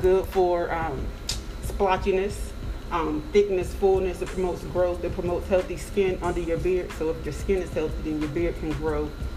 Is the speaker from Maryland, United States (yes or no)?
no; Bridgeport, Connecticut, United States; also born or lived in Martinsville; Yeah, I grew up in Bridgeport, Connecticut, but I was born here.